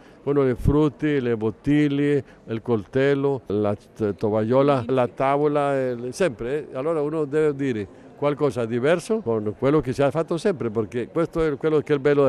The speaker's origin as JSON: {"language": "Italian", "town": "Medellín", "region": "Antioquia", "country": "Colombia", "tie": "born or raised there", "second_language": "Italian", "moved": "as an adult", "said": "Conosco meglio il mio paese perché ho vissuto lì le prime 20 anni della mia vita, l'ho passato a Medellin."}